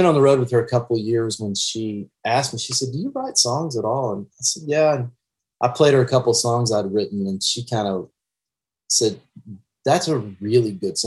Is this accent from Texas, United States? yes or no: yes; Texas, United States; When I came rolling in from Texas, nobody said, hey, man, you write songs?